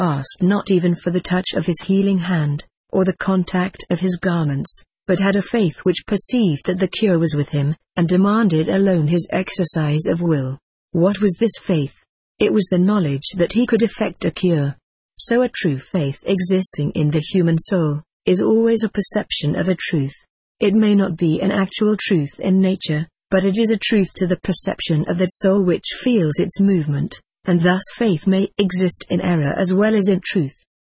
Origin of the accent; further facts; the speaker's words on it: England, United Kingdom; born there; also born or lived in United States; You are doubtless aware, many of you, that I am of English birth